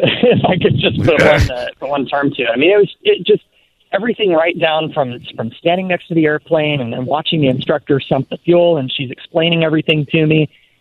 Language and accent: English; Austin, Texas, United States; Austin, Texas, which is actually where I'm standing at the moment, born and raised.